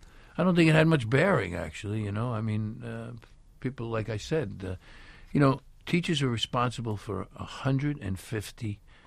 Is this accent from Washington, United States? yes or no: no; Brooklyn, New York, United States; Well, I come from Brooklyn. I can't help that.